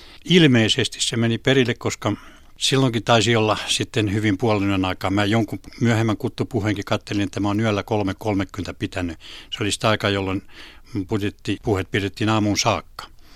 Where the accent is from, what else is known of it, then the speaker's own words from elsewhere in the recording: Karkku, Pirkanmaa, Finland; kun mä olen tuosta Karkusta kotoisin ja Tyrvääkin on siellä päin niin se on sitä vuohiseutua.